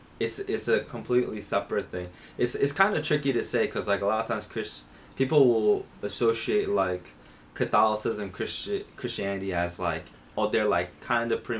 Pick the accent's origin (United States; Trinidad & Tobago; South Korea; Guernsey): South Korea; I'm Korean and I grew up in the Korean church.